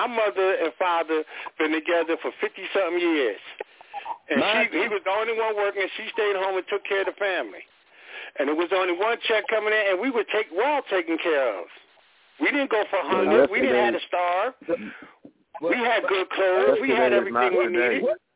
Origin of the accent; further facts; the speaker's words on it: New Jersey, United States; I'm from Jersey.